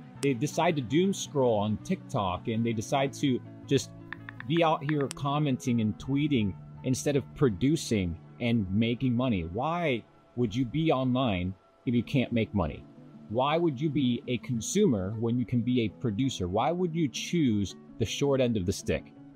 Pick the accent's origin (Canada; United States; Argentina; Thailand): Argentina; moved away; But I come from Argentina, $200 in a motherfucking suitcase, and here I am today.